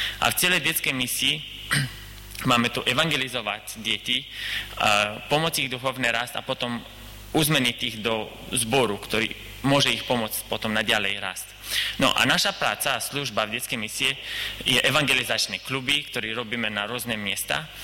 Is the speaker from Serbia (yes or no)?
no; Romania; Slovak is a second language; now in Slovakia; Ja som z Rumunska, tak v Rumunska som sa narodil a prišli sme si na Slovensku 6 rokov dozadu. Áno, tak sa ešte učím slovenčinu, sklonovanie mi ešte neide.